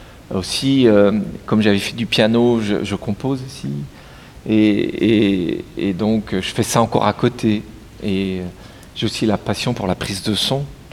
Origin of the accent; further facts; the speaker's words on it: Mulhouse, Grand Est, France; also born or lived in Munster / Strasbourg; Je suis né en Alsace, donc j'ai fait mes études en Alsace, à différents endroits. Je suis d'abord né à Münster, pour ceux qui connaissent un peu. Après, je suis arrivé à 6 ans à Mulhouse. Après Mulhouse, j'ai bougé